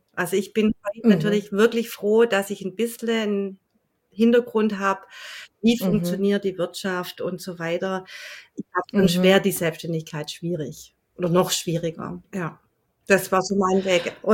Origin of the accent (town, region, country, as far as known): Welzheim, Baden-Württemberg, Germany